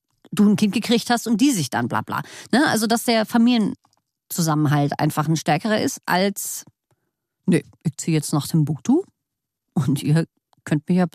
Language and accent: German; Berlin, Germany; Und wir kommen ja alle aus Berlin.